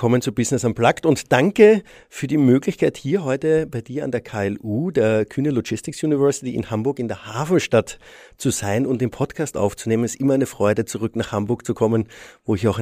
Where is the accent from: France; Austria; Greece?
Austria; für mich als Österreicher.